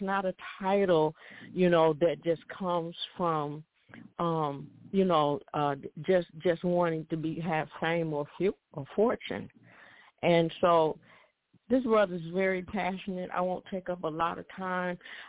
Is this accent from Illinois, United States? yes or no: yes; Chicago, Illinois, United States; a lot of the technical schools that I know that I grew up with in Chicago.